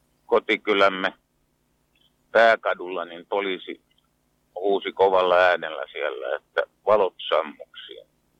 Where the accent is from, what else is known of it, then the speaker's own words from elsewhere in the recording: Reposaari, Satakunta, Finland; born there; Mä olen ihan Reposaarelta syntynyt